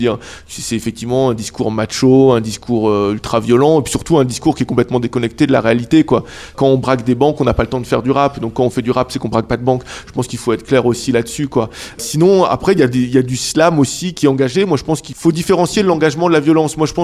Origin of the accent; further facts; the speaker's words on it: France; J'ai des origines guadeloupéennes. J'ai grandi en France